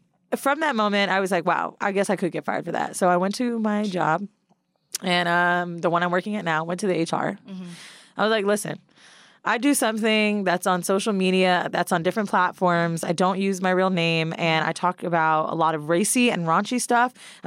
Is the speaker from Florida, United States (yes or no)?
yes; Florida, United States; You know I'm from Florida, bitch.